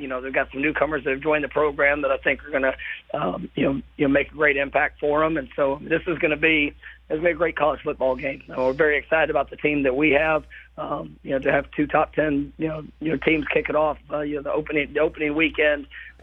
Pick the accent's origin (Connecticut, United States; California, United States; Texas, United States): Texas, United States; Dallas; But no, it was definitely a special experience for you know, a boy growing up in Dallas.